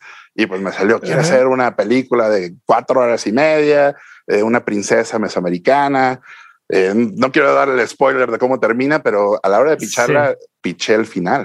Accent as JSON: {"language": "Spanish", "country": "Mexico", "said": "Como buen mexicano."}